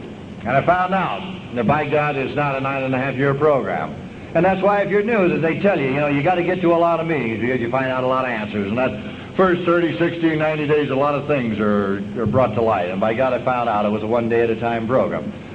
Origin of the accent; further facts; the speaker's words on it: Los Angeles, California, United States; Being Irish and Italian, hell, all that means is you're not overly intelligent. That's all that means, yeah. There's absolutely nothing else going for it. Because I was born and raised in L.A.